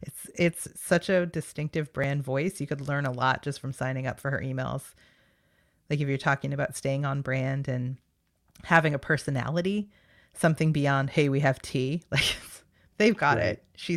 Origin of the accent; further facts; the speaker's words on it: Massachusetts, United States; because I grew up on Cape Cod, and that's not too far when you're driving up to Boston.